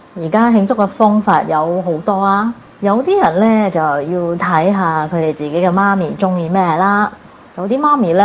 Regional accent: Singapore; 各位哥哥姐姐大家好，我是新加坡的

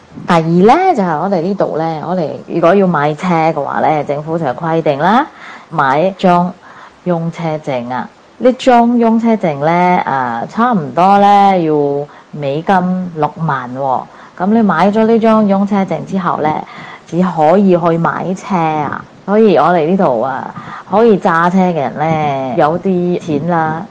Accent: Singapore; 咁作為一個新加坡人呢，我有咩諗法呢？

